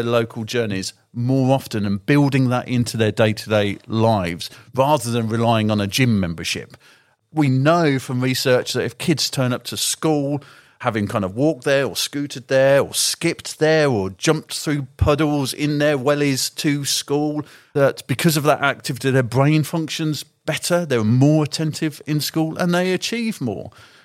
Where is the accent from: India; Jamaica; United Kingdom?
United Kingdom; England; now in London, United Kingdom; when I first moved to London, I'm not a natural Londoner. I'm from the Shires.